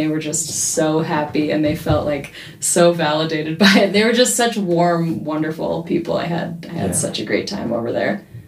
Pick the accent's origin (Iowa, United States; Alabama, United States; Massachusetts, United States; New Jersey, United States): Massachusetts, United States; Boston; I'm from Boston originally